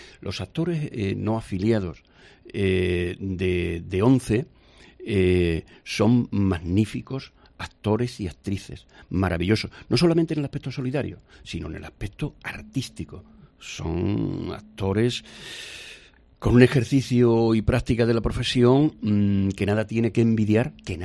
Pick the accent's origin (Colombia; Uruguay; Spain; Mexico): Spain; Zalamea la Real, Andalusia; éramos recibidos como cuando yo era chico, y recuerdo que en mi pueblo Zalamela Real, ¿viste lo que te voy a decir?, se recibía a los toreros